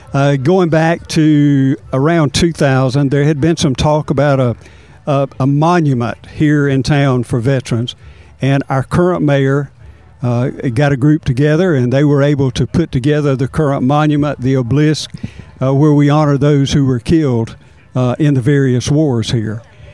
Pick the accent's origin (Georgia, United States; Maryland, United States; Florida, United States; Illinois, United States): Georgia, United States; moved away as an adult; now in Andalusia, United States; Well, Covington County, I'm originally from Georgia. I moved here with a job, and I have chosen to retire here.